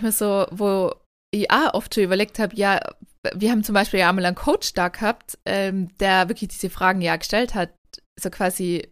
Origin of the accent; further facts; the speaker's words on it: Tyrol, Austria; wenn man dann als Tiroler kommt